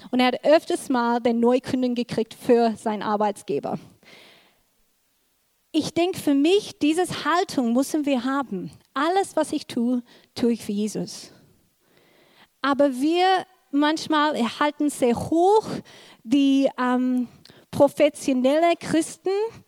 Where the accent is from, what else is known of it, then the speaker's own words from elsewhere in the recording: Australia; German is a second language; Für die, die uns kennen, ich bin in Australien aufgewachsen.